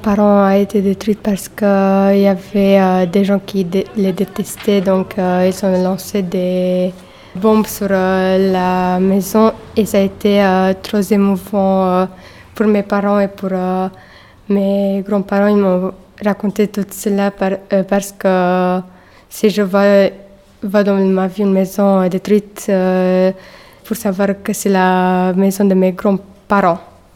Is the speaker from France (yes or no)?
no; Marrakesh, Marrakesh-Safi, Morocco; j'ai 17 ans et je viens de Marrakech.